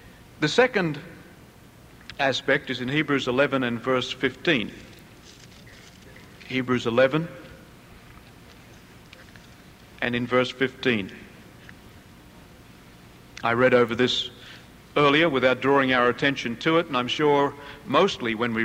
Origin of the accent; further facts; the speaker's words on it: Australia; I guess I experience it a little bit now when people discover I'm from Australia. Wow, you're from Australia. Come and teach us.